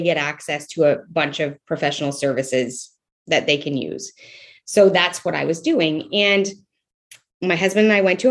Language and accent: English; Canada; I'm Canadian, and I was living in Canada, living in Alberta